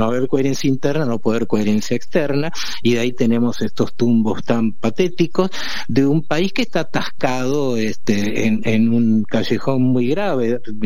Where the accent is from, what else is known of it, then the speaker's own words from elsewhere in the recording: Argentina; moved away; si uno dice Argentina, la gente te mira, uno dice, se reconoce como argentino acá, anuncia que es argentino